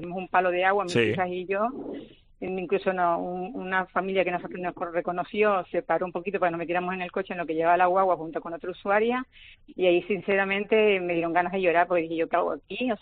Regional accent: Icod de los Vinos, Canary Islands, Spain; yo soy de ICO y soy usuaria habitual de la guagua.

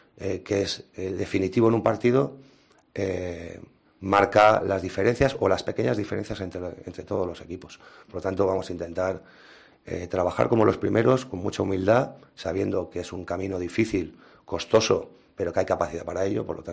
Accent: Tarragona, Catalonia, Spain; sabéis que soy de Tarragona, mi madre, mis hermanos, mis sobrinos viven en Tarragona y vengo habitualmente a verlos cuando puedo.

